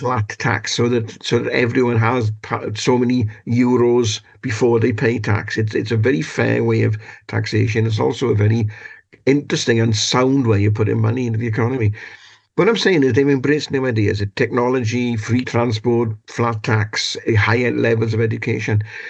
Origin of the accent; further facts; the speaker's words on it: Wales, United Kingdom; When asked what I am, I tell people I'm Welsh and European.